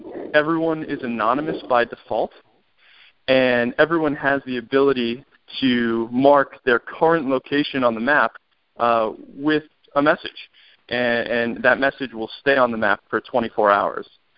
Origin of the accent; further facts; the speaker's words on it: Massachusetts, United States; Well, I'm from Massachusetts. It's actually from a town with no stoplights, so a real small place in southeastern Mass.